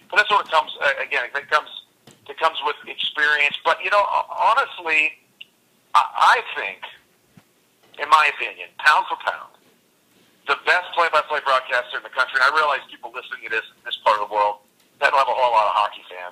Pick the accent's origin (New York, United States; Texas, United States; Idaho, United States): Texas, United States; Houston; I grew up here basically. I'm not originally from Houston, but I've been here since I was five.